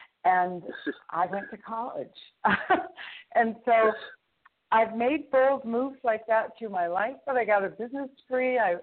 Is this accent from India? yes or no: no; New England, United States; I grew up in New England. Neither of my parents had a high school degree